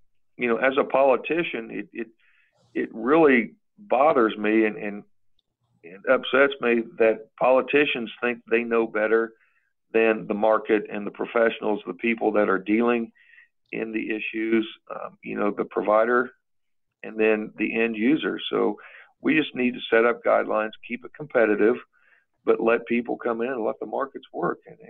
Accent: Seymour, Indiana, United States; I was on city council here in my hometown of Seymour for 5.5 years

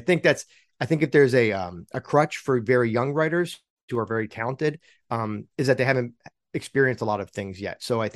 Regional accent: Michigan, United States; moved away as an adult; now in Los Angeles, United States; I've been in Los Angeles for a while, now 30 years. I basically grew up as an adult here, and I thought I was born and raised outside Detroit.

